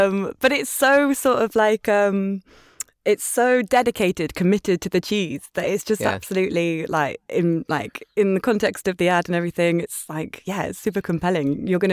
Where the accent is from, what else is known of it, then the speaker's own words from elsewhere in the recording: United Kingdom; I'm British